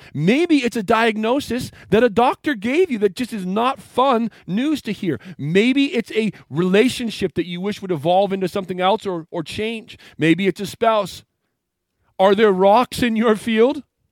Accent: Maine, United States; I went to school in Minnesota, and so I'm from Maine.

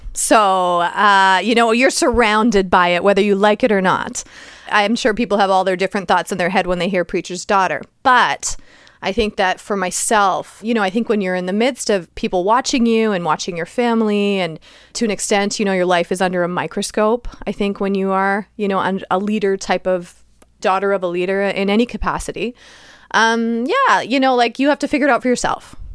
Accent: Saskatchewan, Canada; now in Toronto, Canada; I am from Saskatchewan. And it starts this great conversation, but very proud to be from the prairies, for sure.

